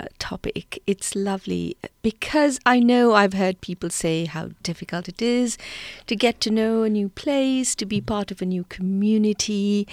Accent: India; also born or lived in Germany / United Kingdom; now in United States; I was born and raised in India, and I have come to the US via Germany and the UK and then the East Coast.

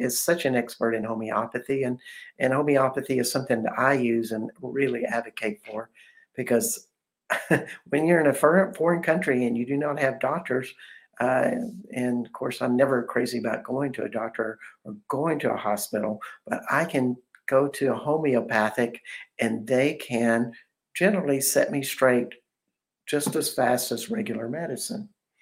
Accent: United States; particularly in my home country of America

